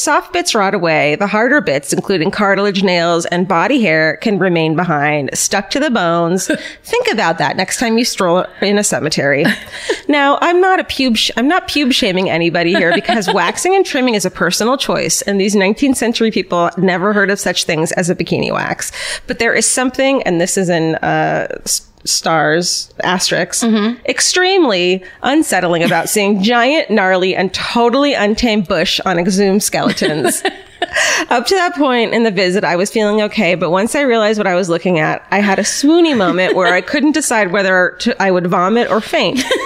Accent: Ireland; moved away; I'm an Irish immigrant.

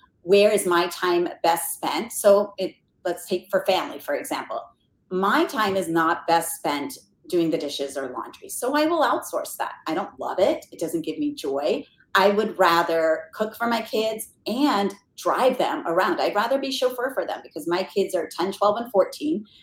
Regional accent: North Carolina, United States; I'm originally from North Carolina, not as exciting.

